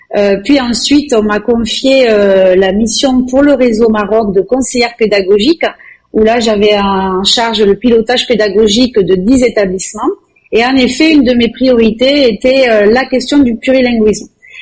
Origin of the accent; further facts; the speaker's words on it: Toulouse, Occitanie, France; also born or lived in Gers; Alors moi, d'où je viens du pays de la chocolatine. Je viens de Toulouse, donc j'ai grandi dans un petit village à côté de Toulouse et ma première migration a été dans le Gers